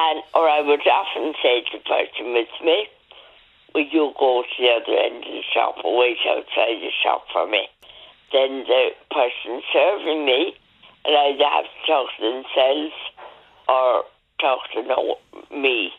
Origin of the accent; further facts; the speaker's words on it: Wicklow, County Wicklow, Ireland; I'm from Wicklow Town